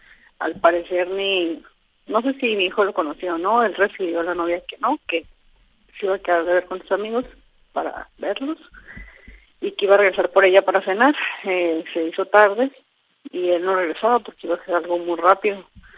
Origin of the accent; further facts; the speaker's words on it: Mexico; ahora yo soy mexicana